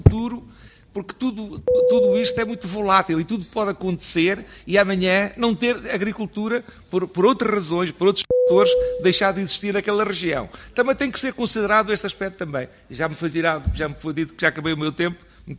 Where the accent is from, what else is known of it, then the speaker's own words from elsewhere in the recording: Ribatejo, Portugal; Eu venho de uma região, que não se tem falado aqui muito nela, que venho do Ribatejo, que é o coração da agricultura portuguesa